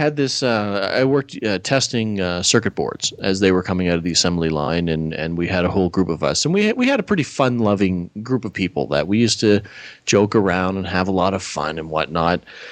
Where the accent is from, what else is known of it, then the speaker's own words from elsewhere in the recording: Nova Scotia, Canada; back to where I grew up in Nova Scotia